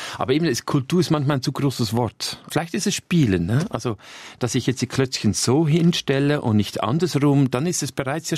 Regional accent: Vilisbach, Aargau, Switzerland; moved away; Ich bin aufgewachsen in Vilisbach, genau bei Baden

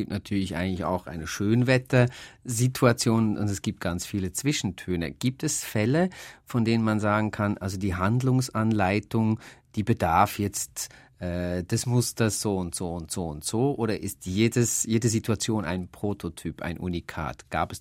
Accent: Switzerland; ich als Schweizer

